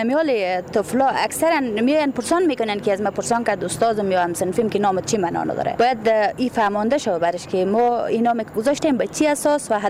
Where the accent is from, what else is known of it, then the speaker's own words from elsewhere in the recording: Afghanistan; born there; ولی من زادگاهم به غور هسته، ولایت غور